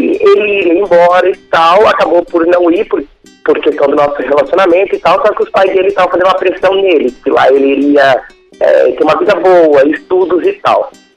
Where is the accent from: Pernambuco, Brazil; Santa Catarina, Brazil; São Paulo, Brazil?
Santa Catarina, Brazil; São João Batista; Então, eu sou de São João Batista, Santa Catarina.